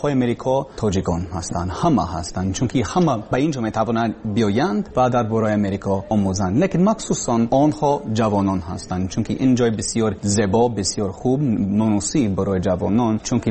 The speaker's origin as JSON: {"language": "Persian", "region": "Texas", "country": "United States", "tie": "born there", "second_language": "Persian", "said": "من زادگاهم تکساس، ایالت تکساس و در آنجا در دانشگاه تکساس در شهر آستن در تاکتی تکساس تحصیل میکردم"}